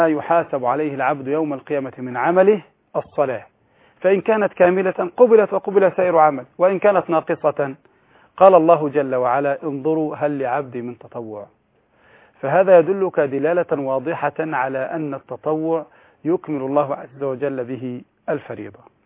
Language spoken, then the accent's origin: Arabic; Egypt; والآن عندنا في مصر إسدال، اسمه إسدال الصلاة